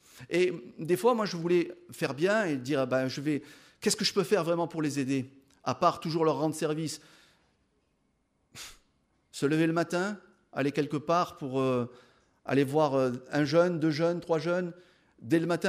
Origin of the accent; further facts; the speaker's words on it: Marseille, Provence-Alpes-Côte d'Azur, France; à Marseille, il y a de cela 20 ans, il y a une chose que j'ai découverte, et pourtant je suis marseillais.